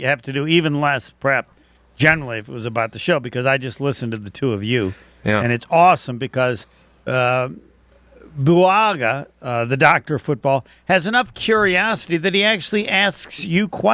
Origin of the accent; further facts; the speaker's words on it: South Bend, Indiana, United States; I grew up in South Bend, so I saw New Rockne Stadium.